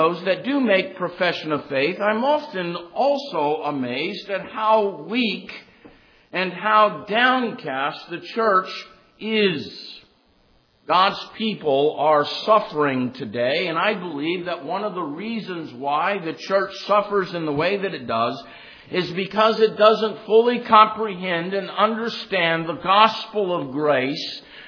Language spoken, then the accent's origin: English; North Carolina, United States; born there; I have to confess to them that I'm a northerner because I was born in North Carolina. But for you here in Virginia, I'm a true southerner. I was born south of here.